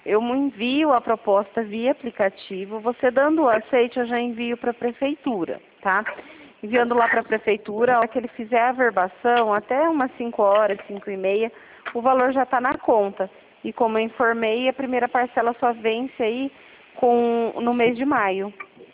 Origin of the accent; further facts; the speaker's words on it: Presidente Prudente, São Paulo, Brazil; Sou de Presidente Prudente, tá?